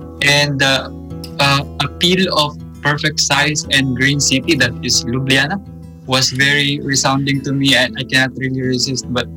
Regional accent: Philippines; English is a second language; I'm from the Philippines.

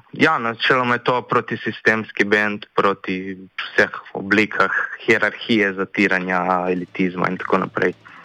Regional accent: Istria, Slovenia; jaz sem tle iz Istre in dejansko mi oni pošiljajo komade

